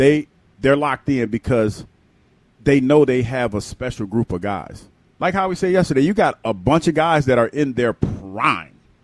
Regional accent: Ohio, United States; and I'm from Ohio. Toledo ain't the mecca of things to do.

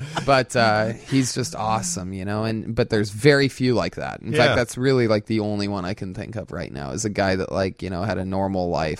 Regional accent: Youngstown, Ohio, United States; But there's not a doubt in my mind that growing up in Youngstown and, you know, just being scared and it being dangerous and tough walks to and from school.

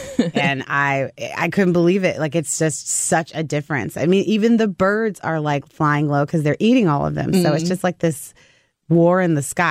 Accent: Missouri, United States; Thanks for having me in my hometown.

